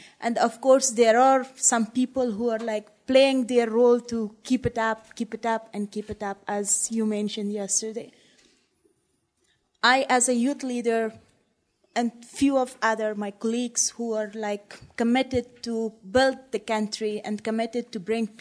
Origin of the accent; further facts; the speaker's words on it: Afghanistan; I'm from Afghanistan, a country which surviving decades of war